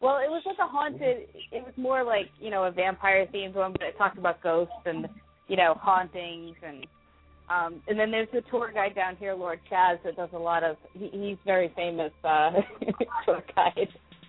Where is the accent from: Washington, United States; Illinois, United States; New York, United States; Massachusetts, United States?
Massachusetts, United States; Fall River; now in New Orleans, United States; I moved here just before Katrina, and people are like, why did you stay? I'm originally from Fall River, Massachusetts, and home of Lizzie Borden.